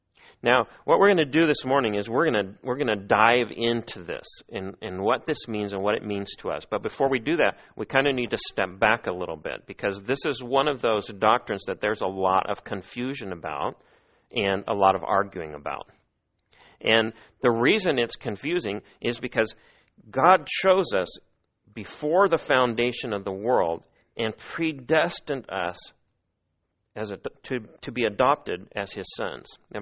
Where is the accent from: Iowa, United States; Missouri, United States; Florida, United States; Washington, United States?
Missouri, United States; I've been a baseball fan most of my life, and I grew up in Missouri, which means I was a Cardinals fan